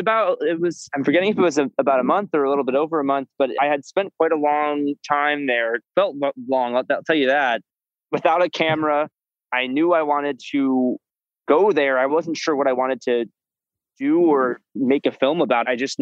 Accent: Florida, United States; I had heard of The Villages growing up in Florida.

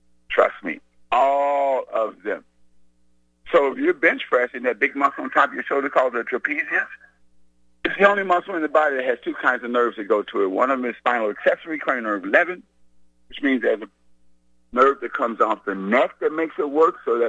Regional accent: Missouri, United States; And I'm from Missouri.

